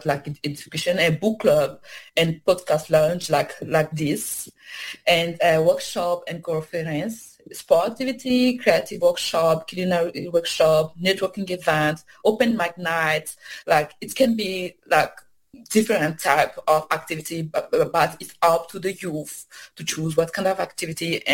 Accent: DR Congo; first language Swahili; English is a second language; I speak Swahili. It's my first, you know, my mother tongue, because I'm from Democratic Republic of Congo, and so I speak Swahili, and I learn it at home

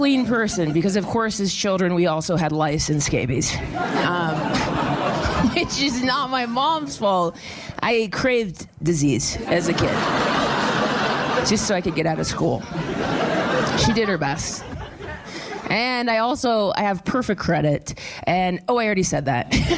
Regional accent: Ohio, United States; now in Los Angeles, United States; I'm from Ohio and I didn't want to be like, I'm cold in my LA apartment

